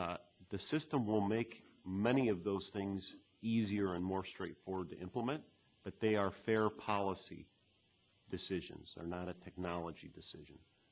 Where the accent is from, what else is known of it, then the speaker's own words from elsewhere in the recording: Midwest, United States; I'm from the Midwest as well.